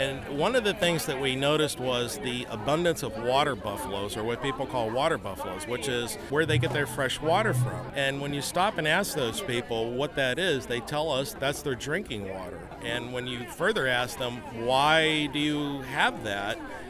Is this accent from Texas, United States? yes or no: yes; Pilot Point, Texas, United States; also born or lived in Decatur; I'm from Pilot Point, Texas, formerly of Decatur, Texas.